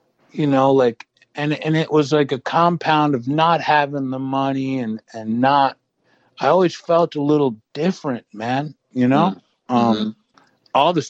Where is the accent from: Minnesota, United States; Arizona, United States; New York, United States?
New York, United States; I grew up in a super wealthy neighborhood in New York. Like, you know, like the Bush family is from my hometown.